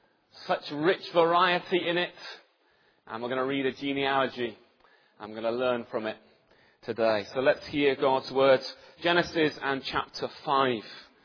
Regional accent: East of England, United Kingdom; I come from Norfolk. Some of you may have been there. Probably most of you haven't. Some of you may not even know where Norfolk is. It's quite out in the sticks. But I've come from there this morning.

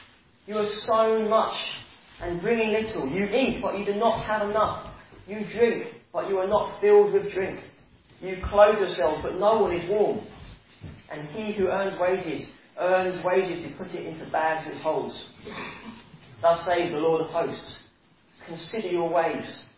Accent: England, United Kingdom; And us being good English people, we like to beat around the bush.

